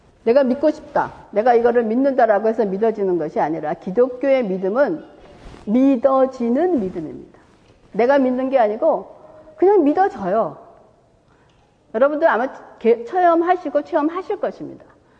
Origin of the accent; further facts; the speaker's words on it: South Korea; now in United States; 제가 한국 사람이었어요. 근데 미국에 와서 미국 시민이 돼서 미국 시민권을 받았어요.